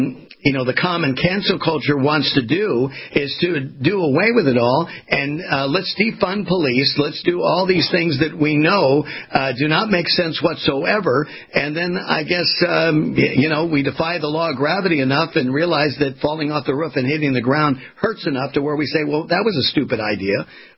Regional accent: California, United States; Of course, you know I'm from California. I'm still referencing 55 mile.

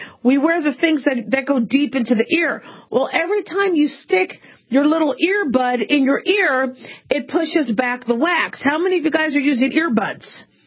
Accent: Phoenix, Arizona, United States; one of the things that scared us growing up in Phoenix, Arizona, is people would be getting crickets crawling into their ears

